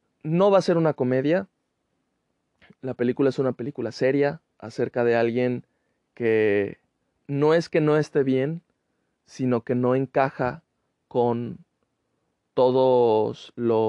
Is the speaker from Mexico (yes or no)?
yes; Mexico; y que aparte como mexicano te puedes relacionar